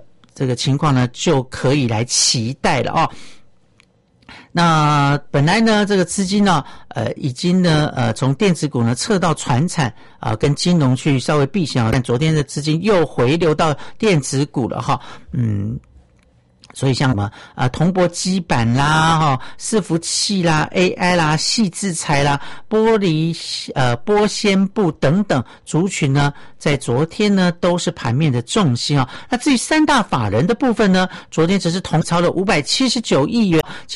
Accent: Miaoli County, Taiwan; 还有我的家乡苗栗，也欢迎大家来面，哎，这个苗栗呢来玩玩哈、哦。

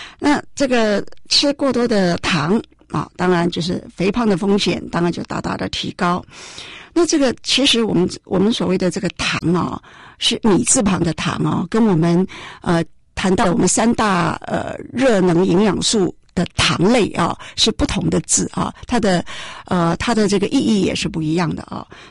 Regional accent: Taiwan; 我们不只是对我们台湾人呐

